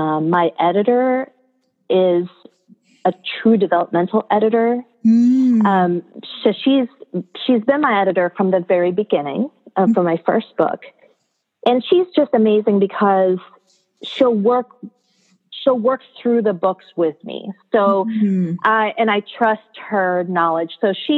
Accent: Philippines; I am Filipino, and however, I don't assume that I know everything about my own culture.

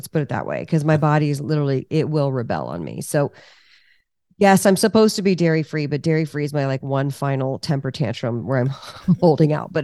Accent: United States; I'm American. I can throw my country under the bus.

